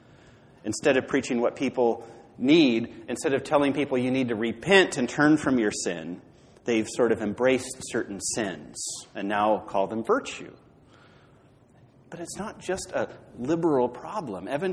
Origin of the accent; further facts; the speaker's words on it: Washington, United States; I'm from Western Washington.